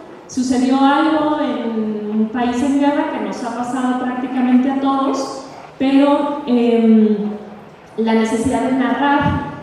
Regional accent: Guadalajara, Jalisco, Mexico; yo vengo de Guadalajara, Jalisco, que es el occidente del país, más o menos para que ubiquen de dónde vengo

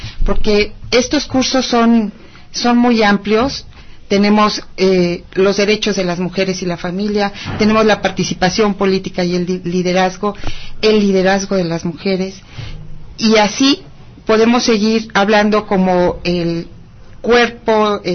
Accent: Huixquilucan, State of Mexico, Mexico; vengo del municipio de Huixquilucan

